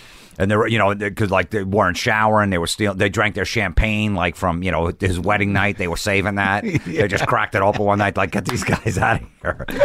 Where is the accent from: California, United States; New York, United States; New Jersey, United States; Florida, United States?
New Jersey, United States; Old Bridge; You know, growing up in New Jersey, in Oldbridge, New Jersey, there was a record label called Megaforce Records.